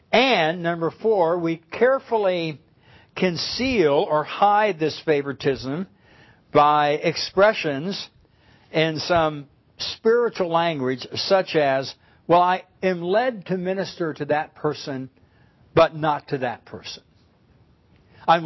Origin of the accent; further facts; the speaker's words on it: Scottsdale, Arizona, United States; I told you I grew up in Scottsdale, Arizona.